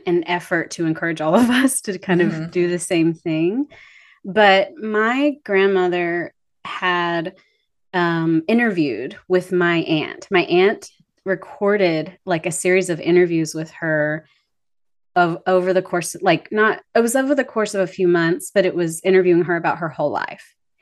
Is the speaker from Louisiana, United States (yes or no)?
yes; Louisiana, United States; I grew up in Louisiana and we didn't have certain foods. And so now even living in Texas for a decade